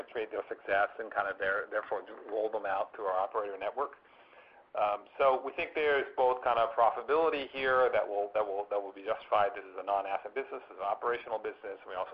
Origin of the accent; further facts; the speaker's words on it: United States; I'm American, you can probably tell from my accent